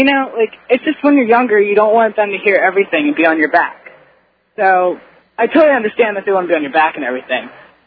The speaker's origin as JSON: {"language": "English", "region": "New Jersey", "country": "United States", "said": "yeah, I'm really from New Jersey, and we're on vacation now"}